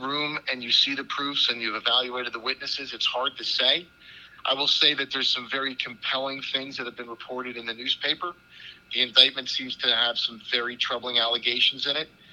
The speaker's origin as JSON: {"language": "English", "region": "New Jersey", "country": "United States", "tie": "born or raised there", "said": "Sure. I'm from New Jersey. I grew up here."}